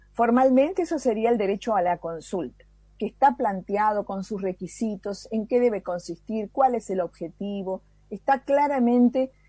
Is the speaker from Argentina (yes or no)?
yes; San Salvador de Jujuy, Jujuy, Argentina; saludos a toda la audiencia de mi querida Jujuy. Soy jujeña, nacida en La Tacita de Plata, claro.